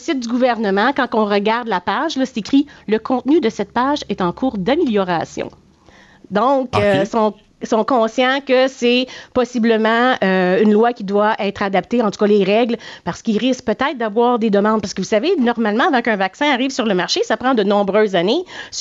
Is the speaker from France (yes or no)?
no; Quebec, Canada; on peut faire un recours collectif en tant que Québécois.